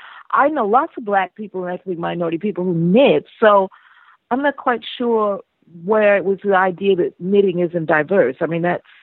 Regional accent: United States; I'm American. I'm African-American.

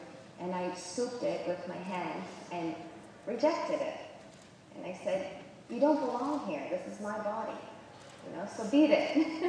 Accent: Ontario, Canada; now in Montreal, Canada; I always wanted to move to Montreal. I was from Ontario, and I found my way there. I moved there alone with my daughter

